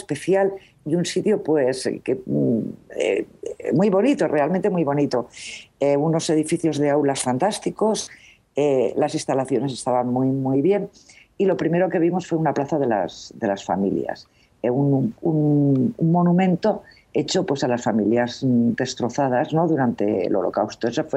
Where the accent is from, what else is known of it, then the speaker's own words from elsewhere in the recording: Valencian Community, Spain; un paisaje muy similar al nuestro, por lo menos al mío, ¿no? como valenciana.